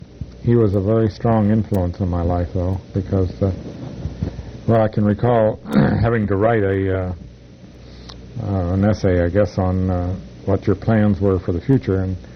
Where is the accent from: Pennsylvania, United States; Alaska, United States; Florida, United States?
Pennsylvania, United States; Harrisburg; I'd had a chemistry set as a growing up in Harrisburg